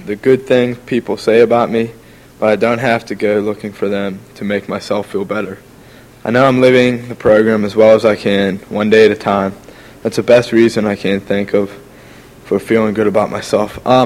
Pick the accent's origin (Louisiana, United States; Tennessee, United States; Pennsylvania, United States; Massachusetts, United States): Pennsylvania, United States; Pittsburgh; from Pittsburgh.